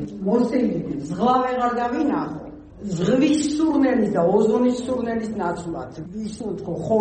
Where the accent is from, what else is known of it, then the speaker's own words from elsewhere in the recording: Batumi, Adjara, Georgia; ჩვენ ბათუმლებს გვინდა ბულვარი, ის ბულვარი მინდა სადაც გავიზარდე და სადაც მთელი ცხოვრება გავატარე.